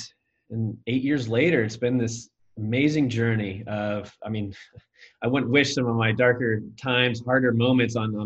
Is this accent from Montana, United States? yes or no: yes; Montana, United States; I established my identity around that party lifestyle when I was a early teenager growing up in Montana.